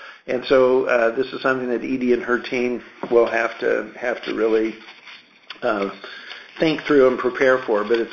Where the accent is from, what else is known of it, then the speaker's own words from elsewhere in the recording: Oregon, United States; moved away as an adult; Now, I grew up in Western Oregon where it rains all the time, starting around the 1st of October and usually running through Easter.